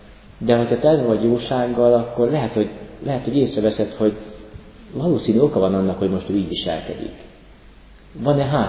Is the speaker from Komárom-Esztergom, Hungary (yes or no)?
no; Tápiószőlős, Pest, Hungary; Én tápőszörösről származom, ott ugye sok szőlő